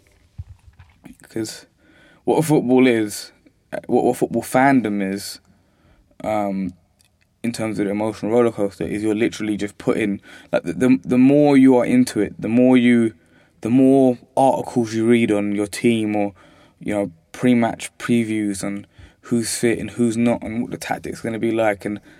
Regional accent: Camden, London, United Kingdom; I grew up in Camden, so I should really be supporting Arsenal if I support my local team, but I wasn't born in this country

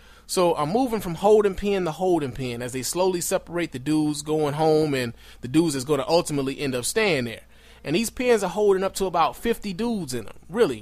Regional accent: Chicago, Illinois, United States; I do plan on suing the city of Chicago, my hometown, the city I love, for violating my civil rights.

